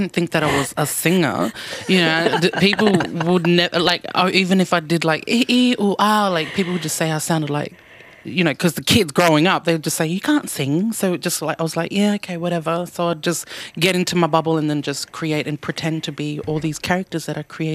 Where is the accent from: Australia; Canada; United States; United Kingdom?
Australia; Mimili, South Australia; I grew up in a small little community called Mimili, so it's in the central deserts.